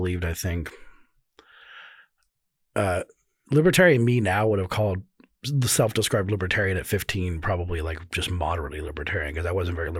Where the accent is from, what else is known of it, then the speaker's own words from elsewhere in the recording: Colorado, United States; I'm from Colorado and never really moved.